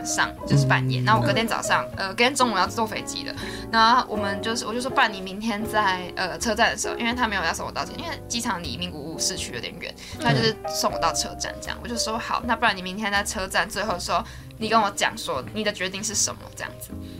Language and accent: Chinese; Taiwan; now in United States; 没错，我是台湾人，那我的时区在美国，